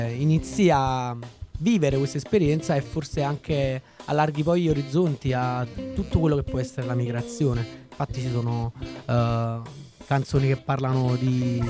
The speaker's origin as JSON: {"language": "Italian", "town": "Somma Vesuviana", "region": "Campania", "country": "Italy", "tie": "born or raised there", "said": "io vengo da Somma Vesuviana che è un paese, uno dei focolai, no? Della tradizione della tammurriata. Essendo un paese contadino alle falde del Vesuvio, e niente, fa parte del mio DNA. Ci sono cresciuto"}